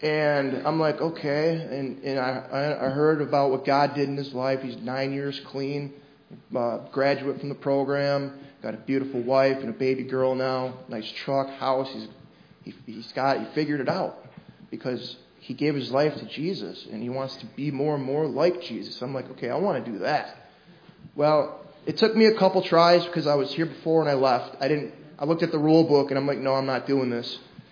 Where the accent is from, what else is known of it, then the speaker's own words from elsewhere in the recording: Michigan, United States; now in Florida, United States; I grew up in Michigan. Apparently I have an accent. I didn't know that before I came down here to Florida